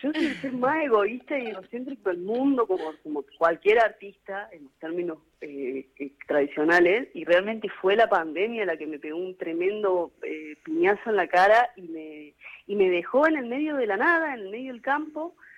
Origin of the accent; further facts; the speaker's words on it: Unquillo, Córdoba, Argentina; now in Buenos Aires, Argentina; ahora en Medrano y Corrientes de vuelta, pero soy de Unquillo, soy del campo, y me tocó volver ahí con la pandemia, lugar del que había huido siempre